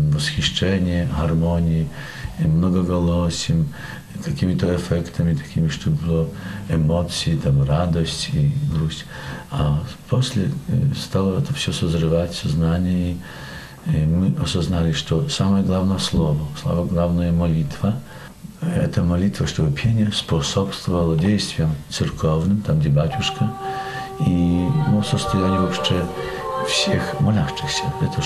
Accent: Belarus; Я так в таком регионе родился. Из-за того, что я белорус, ну, поближе сердцу белорусский, сродные с этим украинские, русские

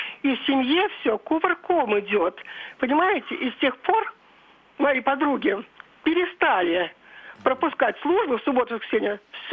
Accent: Moscow Oblast, Russia; я из Подмосковья.

